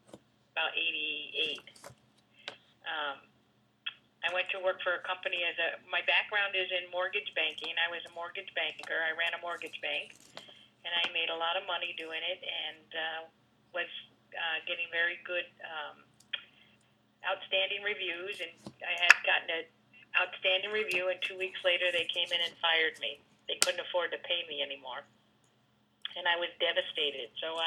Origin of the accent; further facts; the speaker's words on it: Miami, Florida, United States; also born or lived in Albany; I'm originally from Miami, Florida, and father was a professor at the University of Miami.